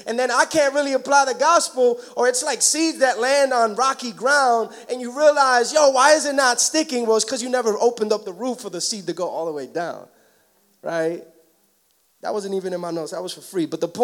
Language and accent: English; New York, United States; I was the anomaly growing up in Washington Heights. I had both my parents.